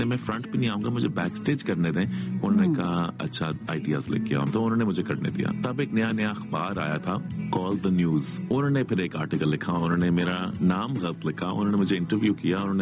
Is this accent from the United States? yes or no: yes; New York, United States; also born or lived in Pakistan; میری فیملی جو ہے ہم لوگ پنجاب کے ہیں, مگر زیادہ سے زیادہ جو میں نے اپنی زندگی گزاری وہ نیو یارک میں گزاری ہے. میں 2 سال کا تھا جب میں ملک سے باہر چلا گیا تھا. میں واپس پاکستان آیا تھا جب میں 18 سال کا تھا.